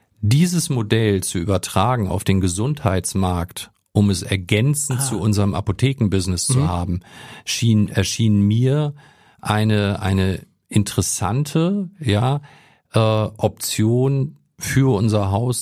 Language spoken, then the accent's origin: German; Hamburg, Germany; also born or lived in Düsseldorf / Stuttgart / Munich; Und meine Antwort ist auch immer Hamburger, weil gebürtiger Hamburger auch, weil das ist bei mir in der DNA verankert.